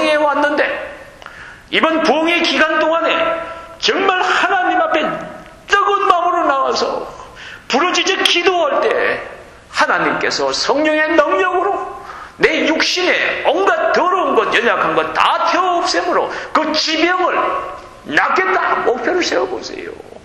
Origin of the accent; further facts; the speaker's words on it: Gyeongsang, South Korea; 제가 경상도 사람이라 아직 이게 발음